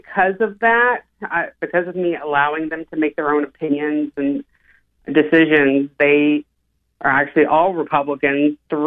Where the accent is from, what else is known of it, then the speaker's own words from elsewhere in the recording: Fraser, Michigan, United States; I grew up in Fraser